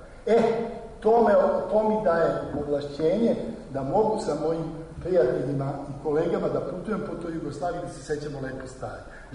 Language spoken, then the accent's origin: Serbian; Belgrade, Serbia; Ja sam rođen u Beogradu, ja sve što sam naučio, ja sam naučio u Beogradu. Ja sam prvi put video i nebo i travu u Beogradu, i vodu.